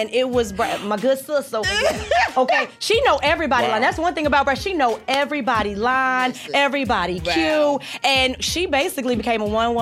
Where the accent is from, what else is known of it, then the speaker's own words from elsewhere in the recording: Chicago, Illinois, United States; And yes, I'm from Chicago, so we talk with our hands. I am expressive.